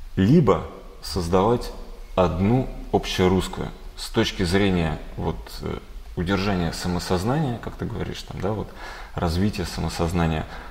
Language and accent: Russian; Podolsk, Moscow Oblast, Russia; а я из Подольска.